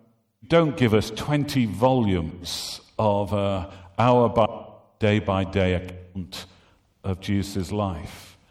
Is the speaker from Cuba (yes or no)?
no; North East England, United Kingdom; I'm a Geordie bred and live in Northumberland